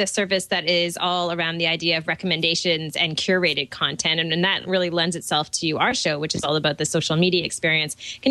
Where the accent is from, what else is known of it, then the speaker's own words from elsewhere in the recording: Toronto, Ontario, Canada; from Toronto, Ontario, Canada.